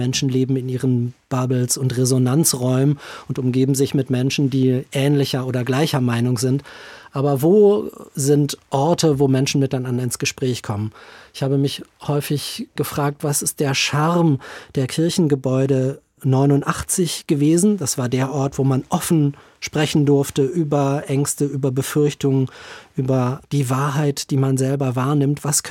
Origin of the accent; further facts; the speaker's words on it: Herzberg, Germany; Ich bin nicht im Pfarrhaus groß geworden, sondern in der Küsterei.